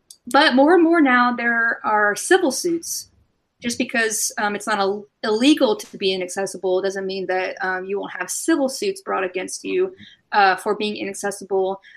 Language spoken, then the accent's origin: English; Alabama, United States; And I grew up in Alabama with Winn-Dixie's.